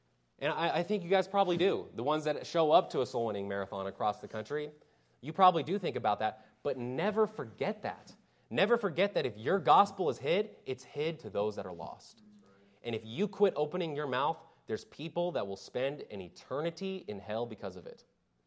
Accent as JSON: {"language": "English", "town": "Vancouver", "region": "British Columbia", "country": "Canada", "said": "I'm like, bro, it's okay. I'm from Vancouver."}